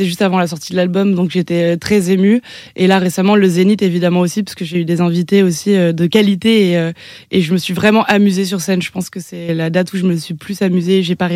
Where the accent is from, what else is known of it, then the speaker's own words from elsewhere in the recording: Lyon, Auvergne-Rhône-Alpes, France; moi je suis lyonnaise et il y a une salle à Lyon qui est mythique